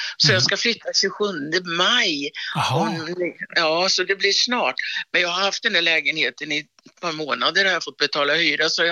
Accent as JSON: {"language": "Swedish", "town": "Åby", "country": "Sweden", "said": "jag är från Åby."}